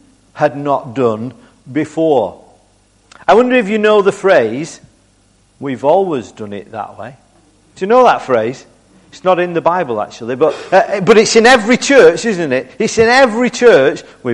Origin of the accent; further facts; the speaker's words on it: Bolton, North West England, United Kingdom; now in Salford, United Kingdom; I'm actually not from Salford. I'm from Bolton, but I've lived in Salford now for the last 10 years